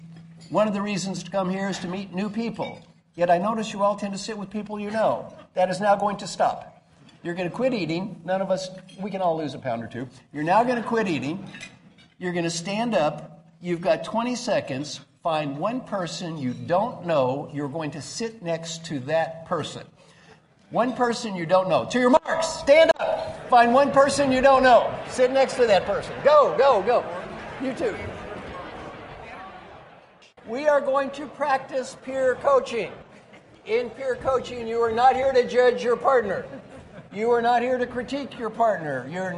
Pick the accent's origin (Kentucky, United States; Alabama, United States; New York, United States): Kentucky, United States; Valley Station; I'm from Valley Station, Kentucky.